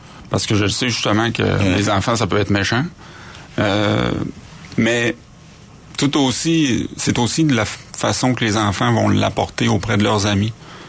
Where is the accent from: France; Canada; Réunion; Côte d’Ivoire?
Canada; Quebec; je venais du Lac-Saint-Jean, donc évidemment à l'époque la mentalité est un petit peu moins évoluée qu'en grande ville